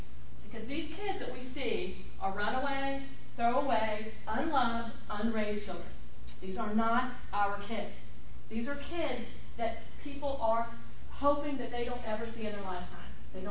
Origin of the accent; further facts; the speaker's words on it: Kentucky, United States; Now, I'm not from Pittsburgh. I'm from Kentucky.